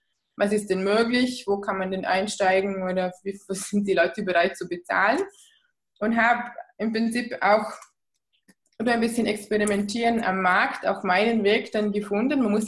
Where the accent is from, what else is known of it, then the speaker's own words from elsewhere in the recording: Feldkirch, Vorarlberg, Austria; ich komme aus Feldkirch, aus Österreich. Das ist südlich vom Bodensee.